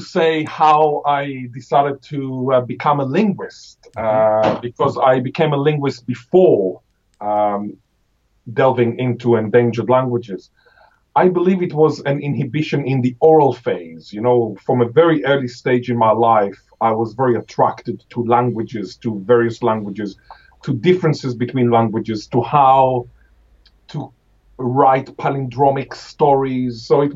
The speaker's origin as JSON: {"language": "English", "country": "Israel", "first_language": "Hebrew", "second_language": "English", "moved": "yes", "lives_now": "Australia", "said": "upon arrival in Australia in 2004, after writing a lot about the Hebrew revival, which, you know, my mother tongue is what I call Israeli, I asked myself, okay, now I'm in Australia."}